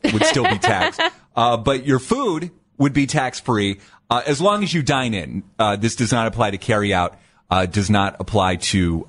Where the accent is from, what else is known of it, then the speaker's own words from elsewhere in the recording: Dover, Ohio, United States; also born or lived in Canton; So I was born in Canton. I only lived there until fourth grade, and then I moved to Dover where I stayed until I graduated high school.